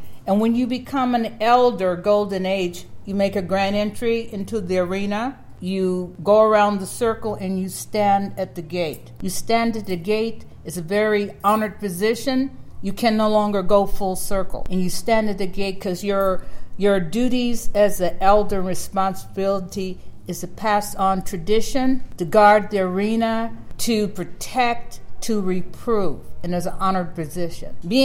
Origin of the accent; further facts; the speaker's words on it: Oakland, California, United States; Oakland at that time, I grew up in the Fruitvale Diamond District. It was predominantly Italian, Portuguese, Caucasian, very few blacks, very few Hispanics.